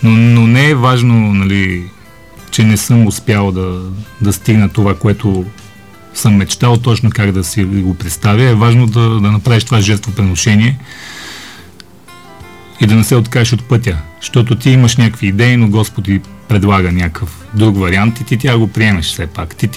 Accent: Mongolia; аз съм от Монголия, аз съм роден в Монголия

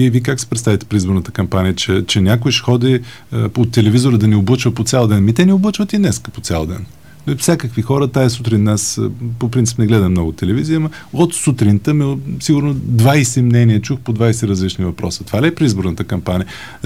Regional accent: Varna, Varna Province, Bulgaria; Така както аз, понеже съм от Варна, морето

